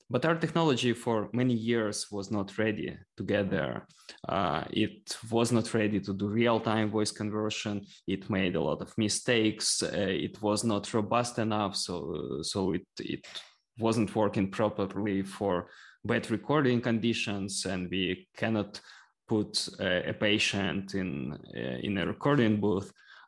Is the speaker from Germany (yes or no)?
no; Ukraine; we are originally from Ukraine, and I'm now in Ukraine.